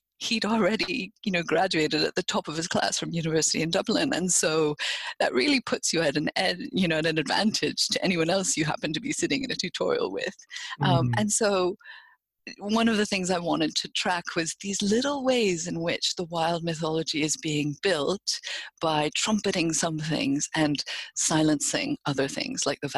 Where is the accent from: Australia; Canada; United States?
Canada; I grew up in French-speaking Canada, and I'm 43 years old